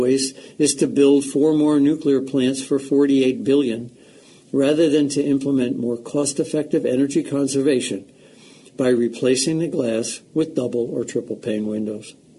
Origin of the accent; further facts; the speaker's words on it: Burlington, Vermont, United States; Dozens of cities, including my hometown of Burlington, Vermont, are already completely powered by renewable electricity from distributed sources.